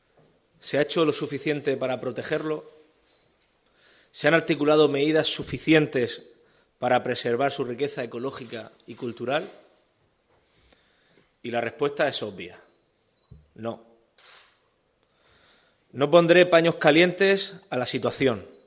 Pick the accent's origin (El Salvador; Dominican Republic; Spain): Spain; Region of Murcia; la mía como presidente y como un murciano más